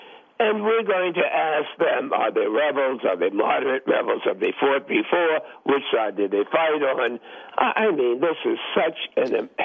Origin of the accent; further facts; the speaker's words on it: United States; This is so hurtful to me as an American to see that this disease